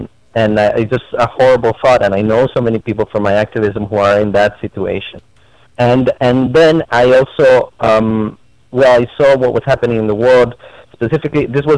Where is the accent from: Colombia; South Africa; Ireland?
Colombia; now in United States; I am an immigrant from Colombia, very proud immigrant. I'm an American citizen as well